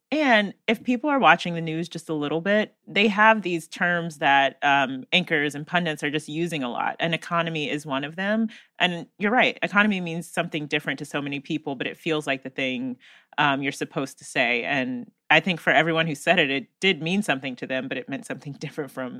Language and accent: English; North Carolina, United States; And Texas, much like Florida and even my home state of North Carolina, that frustrates me